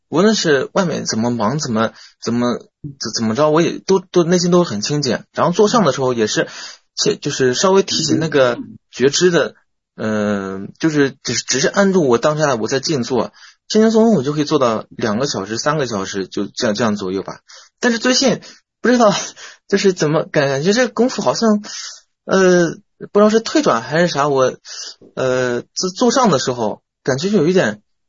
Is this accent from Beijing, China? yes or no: no; Xi'an, Shaanxi, China; 我是西安的。